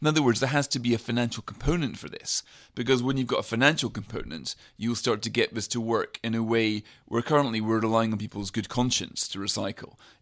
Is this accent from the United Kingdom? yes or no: yes; Scotland, United Kingdom; when I was young, growing up in the Highlands, you'd be thrilled if you were a young boy to come across a discarded iron brew bottle